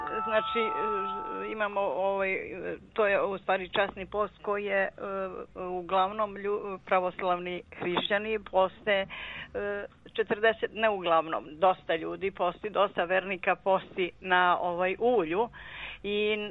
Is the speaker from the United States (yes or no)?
no; Sibnica, Belgrade, Serbia; born there; ja sam rođena na Kosmaju tu, selo Sibnica